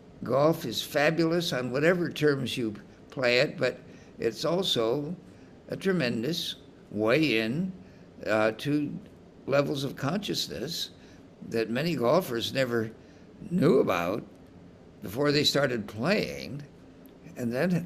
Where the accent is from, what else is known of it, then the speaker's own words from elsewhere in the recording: Salinas, California, United States; And I was lucky growing up in Salinas, California, and it was 20 minutes away from Pebble Beach.